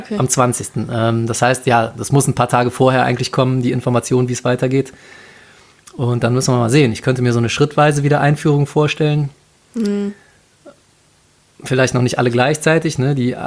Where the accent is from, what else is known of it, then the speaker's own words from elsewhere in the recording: Cologne, North Rhine-Westphalia, Germany; sogar als Kölner und Karnevalist